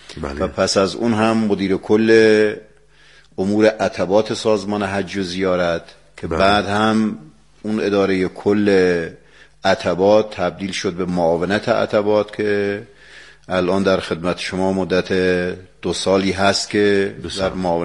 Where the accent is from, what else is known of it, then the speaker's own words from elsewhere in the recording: Ilam, Iran; also born or lived in Qom / Isfahan; بنده متولد سال 1346 و در شهر ایلام متولد شدم. دوران ابتدایی را در همونجا طی کردم و دوران درس سطح و سطوح عالی حوزه را در حوزه علمیه قم و اصفهان